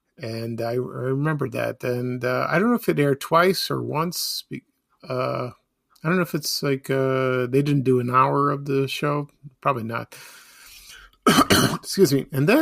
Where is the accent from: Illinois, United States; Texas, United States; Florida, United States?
Illinois, United States; Chicago; I used to watch the promo when I was growing up in Chicago.